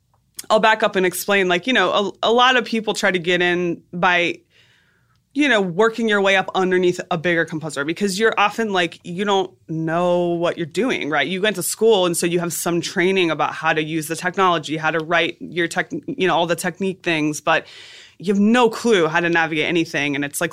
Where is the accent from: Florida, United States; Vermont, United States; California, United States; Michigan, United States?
Florida, United States; South Florida.